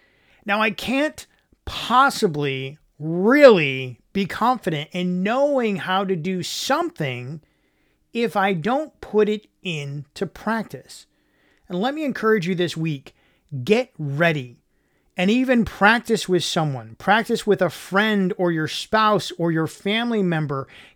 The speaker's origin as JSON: {"language": "English", "region": "Michigan", "country": "United States", "tie": "born or raised there", "said": "Now, yes, I grew up in the Great Lakes State, a body of water in any direction every 6 miles, and I don't know how to swim."}